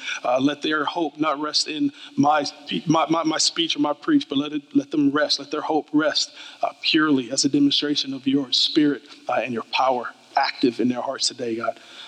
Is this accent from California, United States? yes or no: no; Detroit, Michigan, United States; also born or lived in New England; I am a Detroit native, born and bred in Detroit, Michigan, but I lived on the East Coast for 12 years out in the bitter cold of New England.